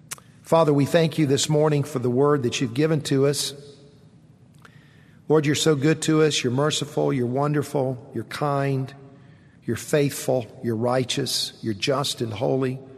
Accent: Columbia, South Carolina, United States; When I was a kid growing up, I grew up here in Columbia, South Carolina.

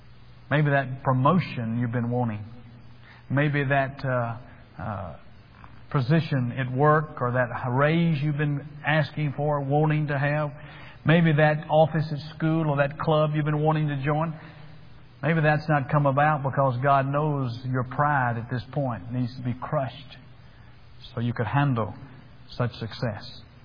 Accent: Greensboro, Georgia, United States; Back in my hometown of Greensboro, Georgia, the story is told that back in the 50s, there was a drought

